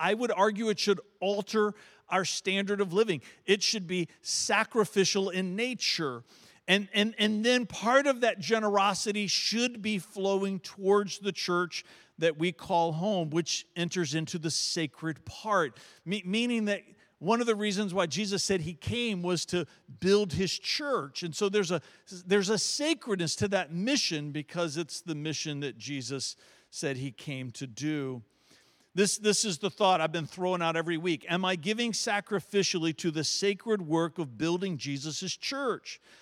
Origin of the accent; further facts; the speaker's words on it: Varina, Virginia, United States; accent: Southern; I grew up in the South, and my accent is still present sometimes, but not always. When I went away to college, I grew up in Verina, which is eastern Henrico County farm country. I didn't know that I talked differently.